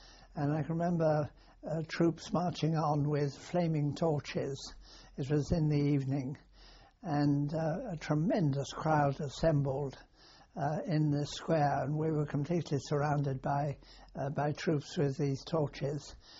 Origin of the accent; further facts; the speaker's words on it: Newcastle, North East England, United Kingdom; also born or lived in Loughton; Most of my youth I spent in Northumberland.